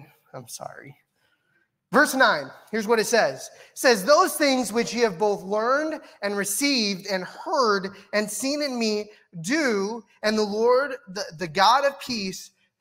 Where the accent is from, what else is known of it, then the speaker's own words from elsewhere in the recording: Cambodia; English is a second language; I'm from Cambodia. We don't have those there. No, we have toilets.